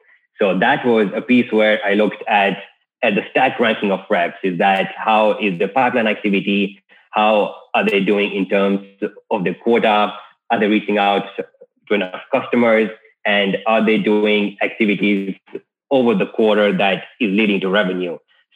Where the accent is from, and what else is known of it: Kenya; born or raised there